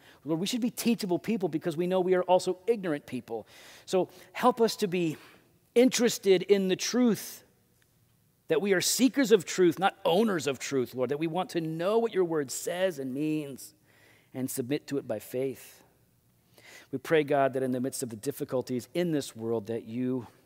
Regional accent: United States; I hope, as an American, I hope all of my friends love and value the Constitution and the Bill of Rights.

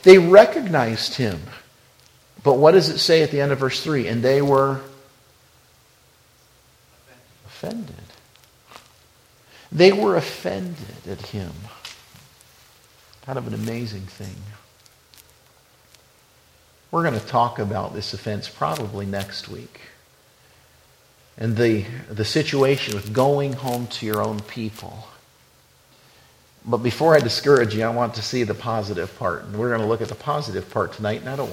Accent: Wyoming, United States; Of course, I grew up in Wyoming, and I always love the opportunity to go back as long as it's not in the winter.

